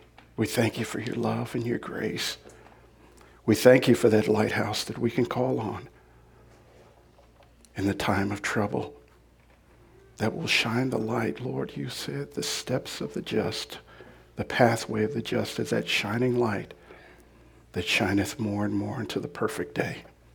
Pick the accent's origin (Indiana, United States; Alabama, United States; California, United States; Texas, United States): California, United States; Both of us are from California, so we're returning. I'm from the Northern California area